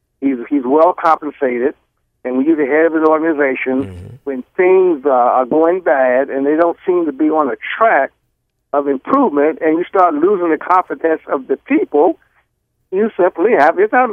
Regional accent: Baltimore, Maryland, United States; because I grew up in Baltimore and I spend most of my time in Baltimore

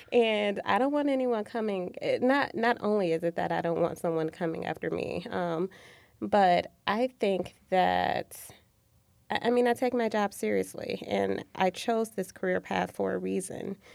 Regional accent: Flint, Michigan, United States; And I think, like, I'm that way because I'm from Flint, Michigan.

